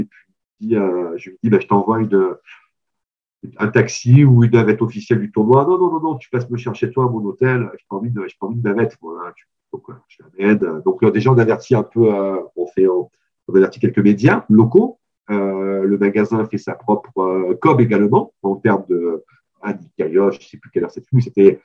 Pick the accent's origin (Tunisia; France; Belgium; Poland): France; Marseille, Provence-Alpes-Côte d'Azur; ici, chez moi à Marseille